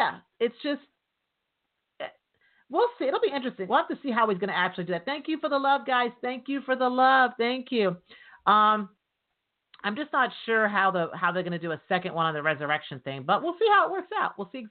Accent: Canada; now in United States; So I'm from Canada. Okay, I'm Canadian. So in this country, I have not become a citizen yet, but I have a resident alien card.

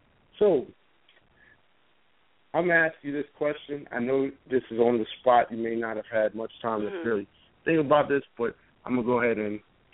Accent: Louisiana, United States; She's actually from my home state of Louisiana, and I actually watched her play basketball.

